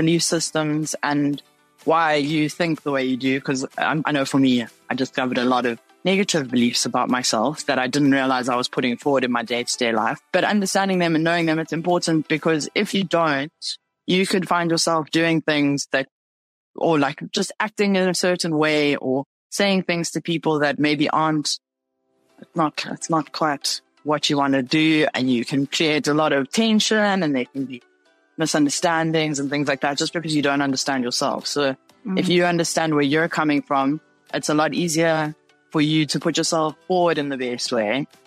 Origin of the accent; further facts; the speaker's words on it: South Africa; as you heard, and I've been in yachting for about 2 years. I'm from South Africa.